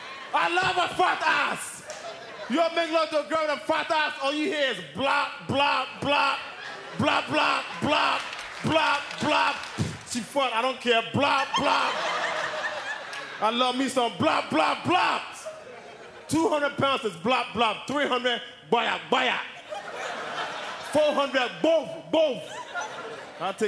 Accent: Ghana; I'm originally from Ghana, West Africa.

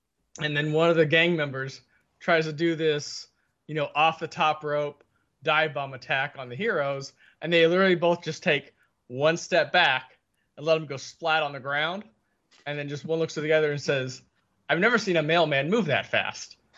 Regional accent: United States; you know, I'm American. Born here, lived here all my life, not had the chance yet to go to the U.K.

